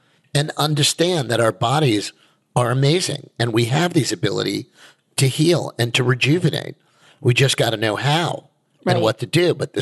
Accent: Five Towns, New York, United States; I grew up, you know, you and I, we came from the Five Towns.

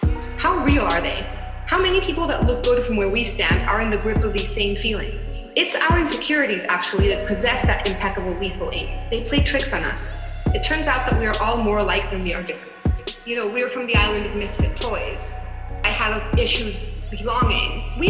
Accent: Mexico; I'm from Mexico, so it was in Spanish.

